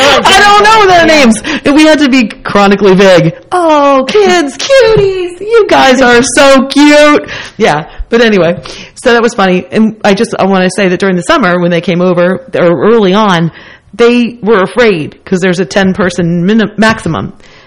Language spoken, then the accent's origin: English; East Amwell, New Jersey, United States; we grew up there together in East Amwell.